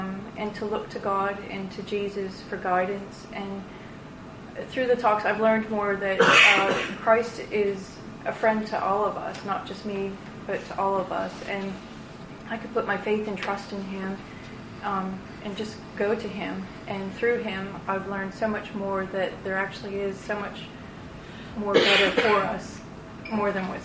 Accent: United States; now in United Kingdom; I'm an American over here.

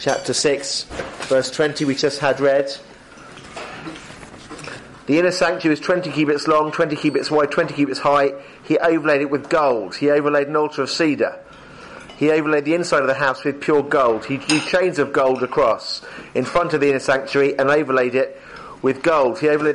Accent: England, United Kingdom; And as an Englishman, I hate to say this

